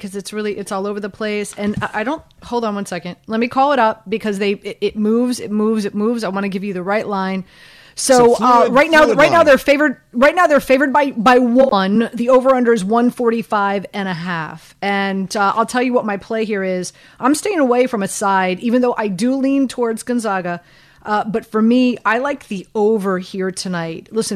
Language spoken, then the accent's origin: English; Miami, Florida, United States; I'm from Miami.